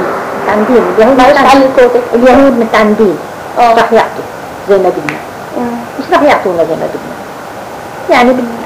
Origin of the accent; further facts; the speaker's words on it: Palestine; احنا في بلادنا اسمنا فلسطين، اسم بلادنا فلسطين.